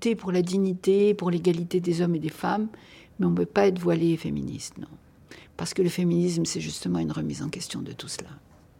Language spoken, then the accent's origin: French; Algeria; Or, moi, je refuse cette nationalité. Je suis algérien, point à la ligne.